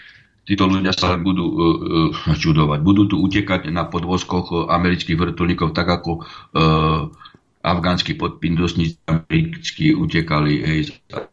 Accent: Prešov Region, Slovakia; Pozrite, ja pochádzam z východného Slovenska, respektíve som Tatranec, Kežmarok, Ľubica, Poprad.

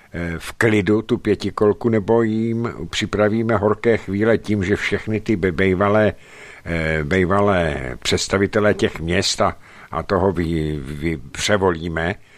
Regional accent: Stará Boleslav, Central Bohemian Region, Czechia; Já jsem rodák ze Staré Boleslavy

